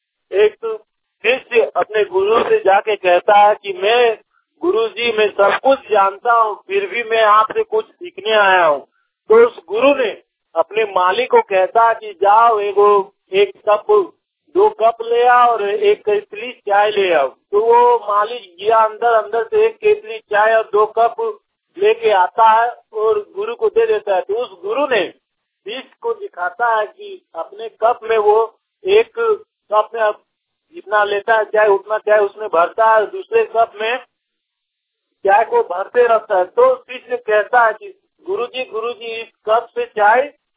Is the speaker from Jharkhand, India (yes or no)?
yes; Jharkhand, India; और मैं जिला धनबाद राज्य झारखंड का रहने वाला हूँ।